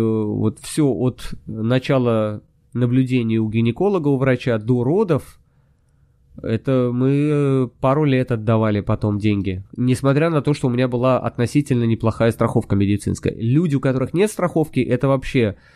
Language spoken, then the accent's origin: Russian; Peterhof, Saint Petersburg, Russia; я когда рос в Ленинградской области, я в Петергофе вырос